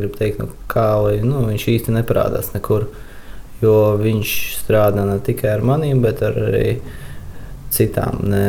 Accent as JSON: {"language": "Latvian", "town": "Alūksne", "region": "Alūksne Municipality", "country": "Latvia", "said": "jo es pats nācu no Alūksnes, un Alūksne ir tāda pilsēta, varētu teikt, ziemeļu pilsētā Latvijas mērogā, ka tur ir ātrāk sniegs uzsnieg, gan arī vēlāk viņš nokūst."}